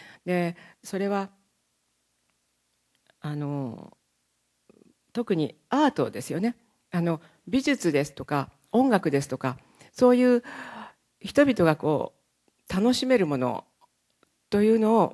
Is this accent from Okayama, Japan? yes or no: yes; Okayama, Japan; 岡山で生まれまして岡山で育ちました。岡山好きなんですね。